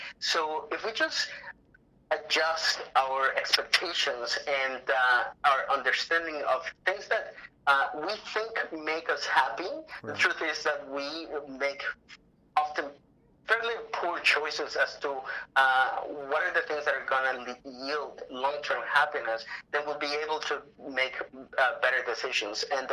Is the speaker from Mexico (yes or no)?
yes; Mexico City, Mexico; I am originally from Mexico City